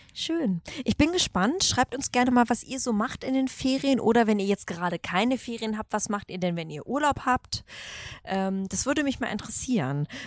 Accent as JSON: {"language": "German", "town": "Hanover", "region": "Lower Saxony", "country": "Germany", "said": "Trotzdem gehört es als Hannoveranerin irgendwie dazu, dass man irgendwie einmal rüberläuft und so ein bisschen guckt."}